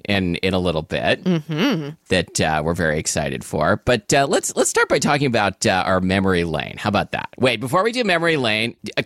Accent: Portland, United States; when I was growing up in Portland

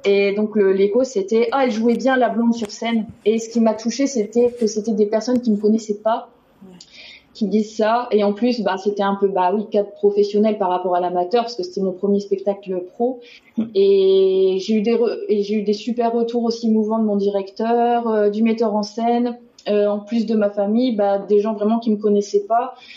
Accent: Hauts-de-France, France; accent: Ch'ti; Comme je venais du Nord, il voulait me faire parler ch'ti.

